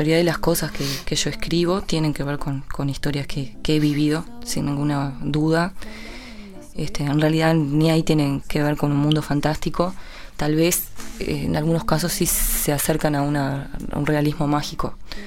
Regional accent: Maldonado, Uruguay; Sí, esa historia la es una imagen que vi en el final de un carnaval, de un corso, como le dicen allá en mi pueblo. Terminaba el carnaval de Maldonado Nuevo, y que es un barrio muy, muy pobre de Maldonado, para los que no saben.

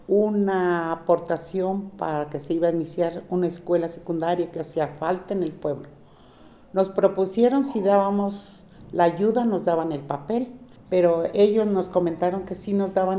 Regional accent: San Bartolomé, State of Mexico, Mexico; Soy originaria de San Bartolomé, Estado de México.

